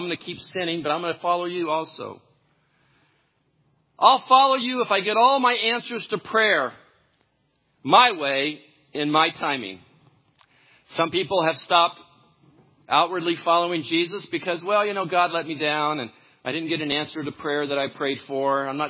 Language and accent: English; California, United States; I came from Southern California. I say that out loud with some hesitation.